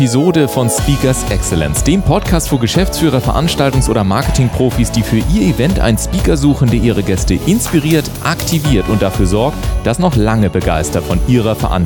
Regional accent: Garmisch-Partenkirchen, Bavaria, Germany; Ich bin auch aus Garmisch-Partenkirchen.

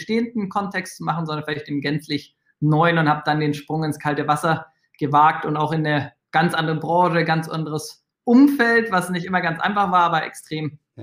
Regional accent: Munich, Bavaria, Germany; also born or lived in Reutlingen / Lancaster; Und ganz davor, ich komme ursprünglich aus München, bin ich da eigentlich so die erste Hälfte meines Lebens in München aufgewachsen und zur Schule gegangen und seitdem so ein bisschen rumgekommen durch die Republik.

